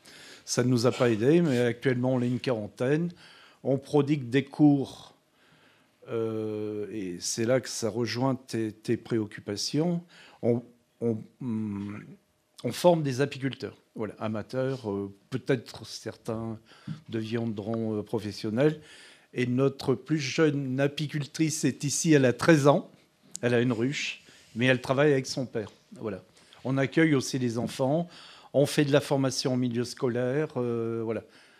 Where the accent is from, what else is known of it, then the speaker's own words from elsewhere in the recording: Le Puy-en-Velay, Auvergne-Rhône-Alpes, France; Mon père en avait, je viens du Puy-en-Velay, à côté d'une commune.